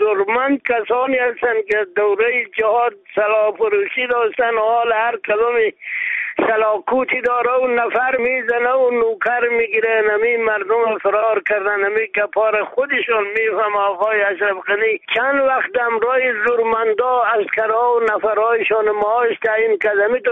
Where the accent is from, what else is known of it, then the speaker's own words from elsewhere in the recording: Afghanistan; ما مسلمان هستیم، ما افغان هستیم